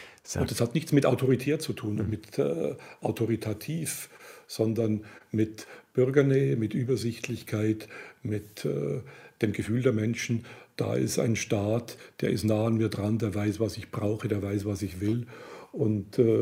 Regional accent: Bavaria, Germany; der Föderalismus, den ich ja als Bayer zumal herzlich begrüße

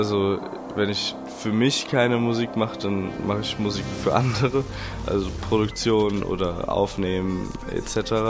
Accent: Saarbrücken, Saarland, Germany; ich komme aus Saarbrücken

